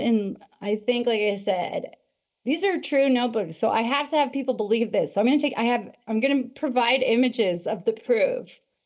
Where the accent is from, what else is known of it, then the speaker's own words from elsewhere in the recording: Oakland, California, United States; growing up in Oakland, California in the 90s